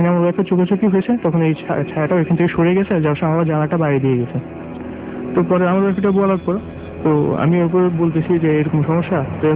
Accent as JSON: {"language": "Bangla", "town": "Mirpur", "region": "Dhaka Division", "country": "Bangladesh", "said": "আমি মিরপুর থেকে এসেছি।"}